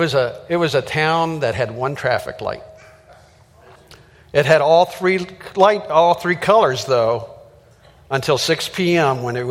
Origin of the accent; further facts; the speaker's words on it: Minneapolis, Minnesota, United States; I'm from Minneapolis.